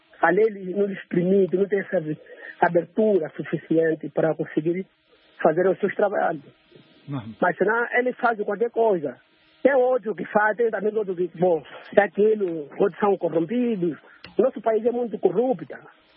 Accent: Malanje, Angola; born there; Mas o município onde eu nasci, que é em Malanje, tem que andar lá 28 quilômetros da cidade de Malanje.

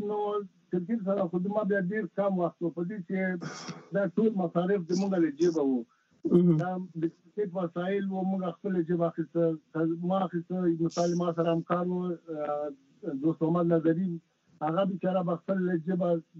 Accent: Logar, Afghanistan; مونږ اصلا د لوګر د سر

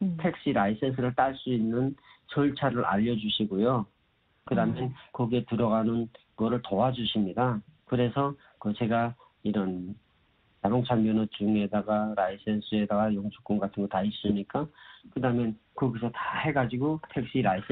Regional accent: North Korea; moved away as an adult; 저는 북한에서 온 사람이라고

